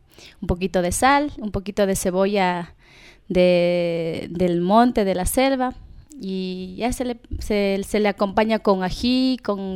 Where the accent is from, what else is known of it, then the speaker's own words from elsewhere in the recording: Pastaza, Ecuador; Bueno, está dentro de la provincia de Pastaza, está el cantón Santa Clara.